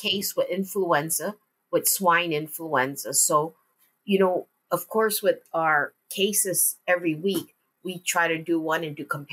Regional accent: Hawaii, United States; I remember being that I'm from Hawaii and going to Western Ohio, which is like Port Recovery, for our first meeting.

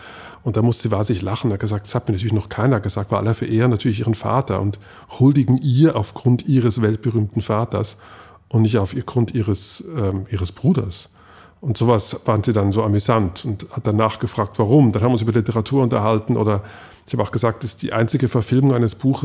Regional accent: Switzerland; ich habe das Skifahren als Schweizer geopfert

